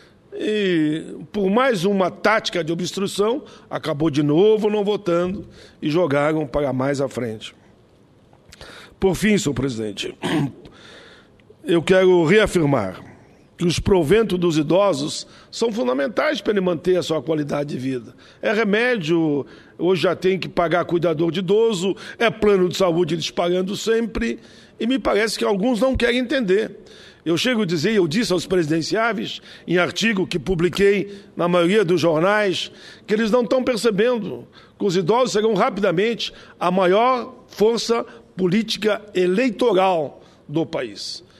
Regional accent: Caxias do Sul, Rio Grande do Sul, Brazil; born there; como eu sou muito Caxias, não é porque nasci em Caxias do Sul

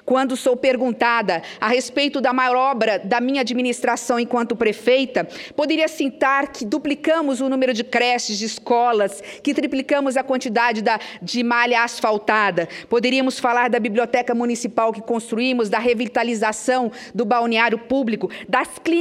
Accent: Três Lagoas, Mato Grosso do Sul, Brazil; reencontrar o território de minha infância e também para devolver um pouco do muito que recebi da minha terra. Foi então que Três Lagoas me propiciou sair dos livros que havia lido

